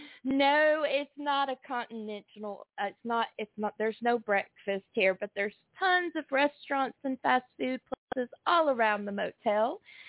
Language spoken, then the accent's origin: English; Arkansas, United States; because it's beautiful here in the Ozarks. This is where I'm from, Arkansas. Beautiful, beautiful country here.